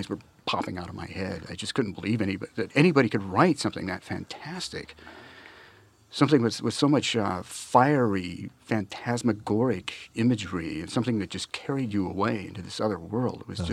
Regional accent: Seattle, Washington, United States; also born or lived in Minnesota, United States; Actually, I was born in Minnesota, and my parents moved out to Seattle when I was about 12.

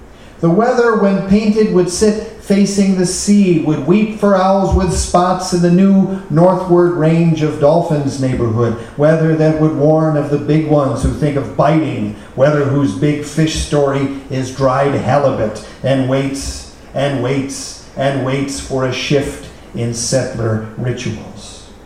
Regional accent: Chicago, Illinois, United States; now in Seattle, United States; I live in Seattle and have since 88, although I'm a Midwesterner, grew up in Chicago

